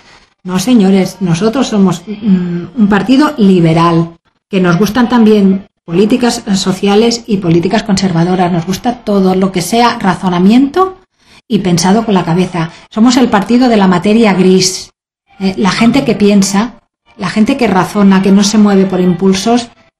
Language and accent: Spanish; El Campello, Valencian Community, Spain; Dos compromisarias somos del Campello y para nosotras va a ser un honor y lógicamente vamos a llevar el Campello a Madrid y a donde haga falta.